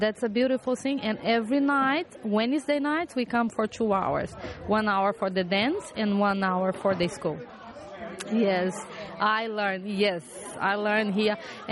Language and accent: English; Brazil; first language Portuguese; English is a second language; a Macedonian background, and I am Brazilian. I come from Brazil, so it's a bit of mixture. We speak Portuguese in my country